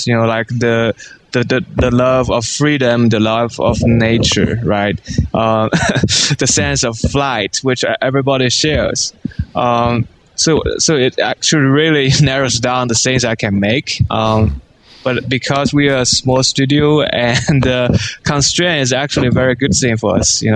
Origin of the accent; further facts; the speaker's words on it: China; You know, and I'm not from Japan. I'm from China.